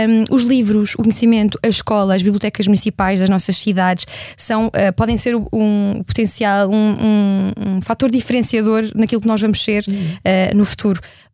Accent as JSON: {"language": "Portuguese", "region": "Leiria", "country": "Portugal", "said": "quando estive lá, sou de Leiria"}